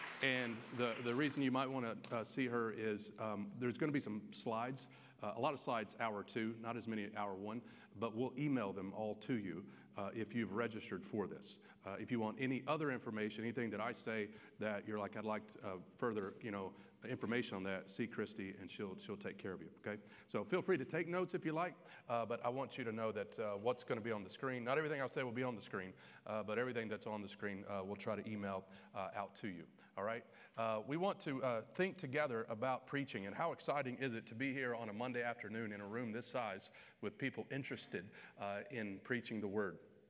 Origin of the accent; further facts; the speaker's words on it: Kentucky, United States; also born or lived in Detroit, United States; I was born in Detroit, Michigan. Grew up in Kentucky.